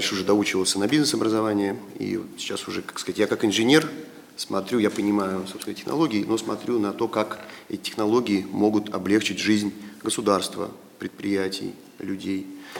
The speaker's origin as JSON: {"language": "Russian", "region": "Saint Petersburg", "country": "Russia", "tie": "born or raised there", "lives_now": "Moscow, Russia", "said": "я родился, вырос в Ленинграде, в Санкт-Петербурге, сейчас живу и работаю в Москве"}